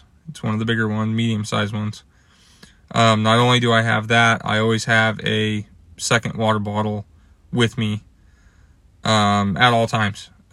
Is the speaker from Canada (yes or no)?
no; Washington, United States; growing up in Washington State, I never had that.